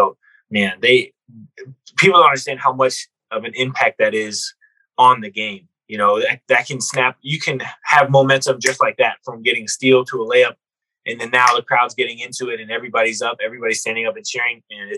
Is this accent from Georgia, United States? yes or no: no; Minnesota, United States; So, I'm from Minnesota, so I'm a pro.